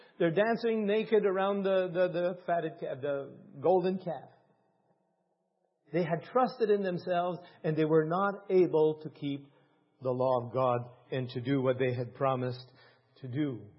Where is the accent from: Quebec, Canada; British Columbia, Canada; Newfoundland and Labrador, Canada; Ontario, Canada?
Ontario, Canada; I'm from Northern Ontario in Canada. It's pretty well French Canadian over there, and they're all Catholics, almost all Catholics.